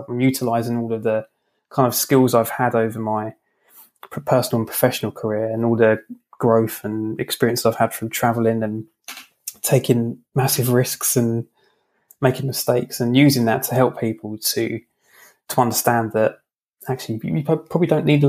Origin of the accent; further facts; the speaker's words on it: London, United Kingdom; So yeah, so … I'm from London